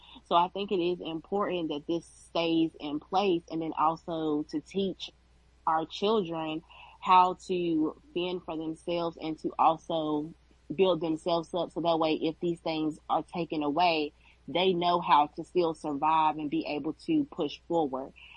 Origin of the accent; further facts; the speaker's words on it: Virginia, United States; I'm originally from Virginia, first generation college graduate, and then turned into become a lawyer.